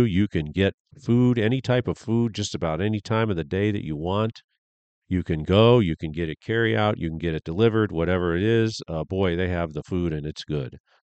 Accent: Junior, West Virginia, United States; I was born in Barber County, West Virginia. Looked it up today. The population of Barber County, West Virginia is 15,465. The population of the little town I was from is Junior, West Virginia.

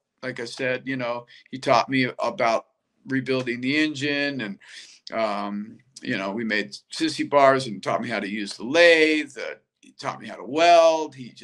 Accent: Lake Tahoe, United States; I grew up in Lake Tahoe, where it was a really small town, mountain town.

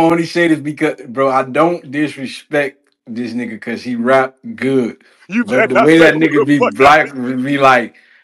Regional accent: the South, United States; But I'm from the South.

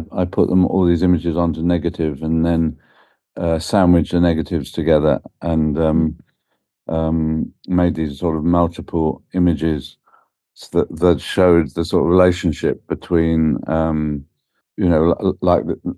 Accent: London, United Kingdom; I grew up in London in Paddington, and in a flat there

